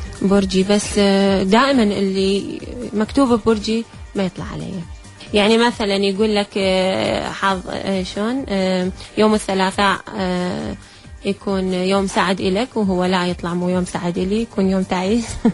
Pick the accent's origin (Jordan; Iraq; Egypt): Iraq; بينما إحنا كعراقيين الخطوط مالتنا تشتتت، طرقنا ضاعت